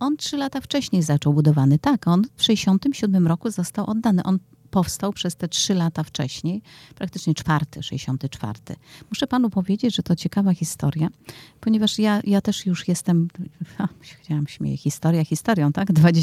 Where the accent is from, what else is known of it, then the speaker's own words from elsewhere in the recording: Warsaw, Masovian Voivodeship, Poland; Zaciszanie zawsze są dumni, że są Zaciszanami. Nigdy nie powiedzą, że są, nie powiedzą skąd, że jestem tylko z Warszawy. Nie, jestem z zacisza.